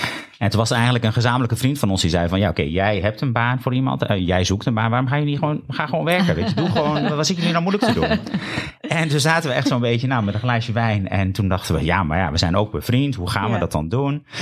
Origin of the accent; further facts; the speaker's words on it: Elburg, Gelderland, Netherlands; Ik kom oorspronkelijk uit Elburg.